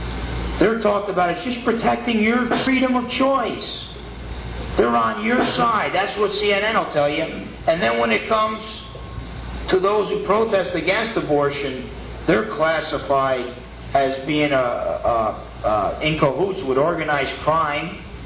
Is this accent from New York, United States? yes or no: no; New Jersey, United States; I grew up in New Jersey. We went to the Statue of Liberty several times.